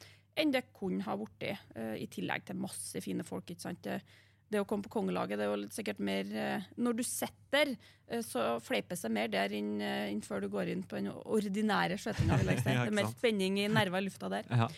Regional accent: Høylandet, Trøndelag, Norway; now in Harran, Norway; Skytterprinsesse i min tid fra, ja, fra Høylandet. Men så flyttet jeg bare over fjellet, som vi bruker å si, og er bosatt i Harran, som er da en del av Grong kommune.

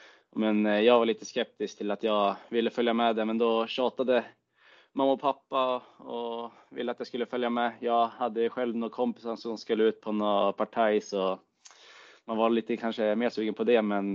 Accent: Timrå, Västernorrland County, Sweden; en av mina bästa kompisar hemma i Timrå

